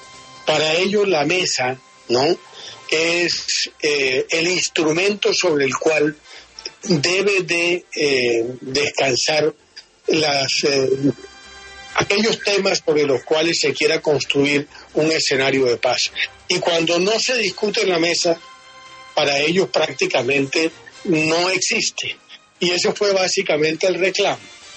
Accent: Colombia; Yo como colombiano me siento muy insatisfecho con la democracia que hemos construido.

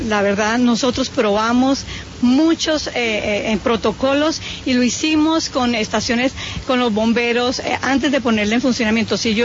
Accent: Bogotá, Colombia; como bogotana en este sentido, pues uno no admite en pleno siglo XX que estas cosas pasen

